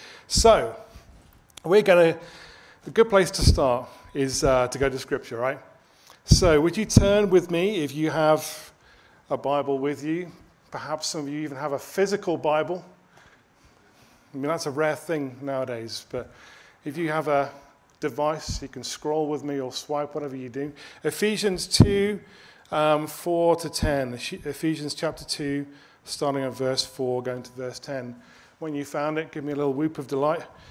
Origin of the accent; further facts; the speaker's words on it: United Kingdom; moved away as an adult; now in Canada; you probably can tell that we're not from Canada originally. We're from the UK.